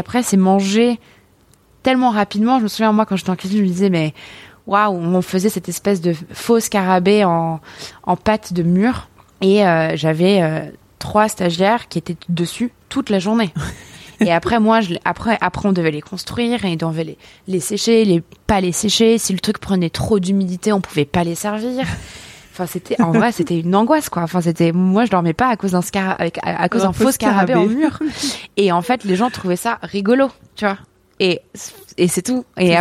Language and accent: French; Arcachon, Nouvelle-Aquitaine, France; Moi, je viens d'Arcachon, donc on est très poisson.